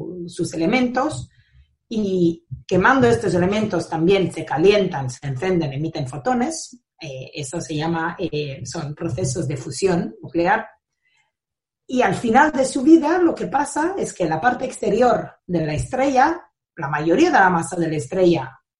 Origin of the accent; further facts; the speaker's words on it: Italy; Spanish is a second language; also born or lived in Netherlands; en Roma, aunque mi mamá es iraní y mi padre es medio italiano, medio argentino, entonces soy italiana más bien por casualidad, pero sí, me siento italiana.